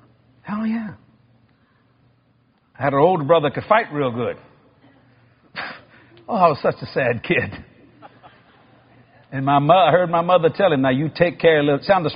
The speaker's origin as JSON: {"language": "English", "town": "New Orleans", "region": "Louisiana", "country": "United States", "tie": "born or raised there", "said": "And you see, I was raised in the Italian section in New Orleans."}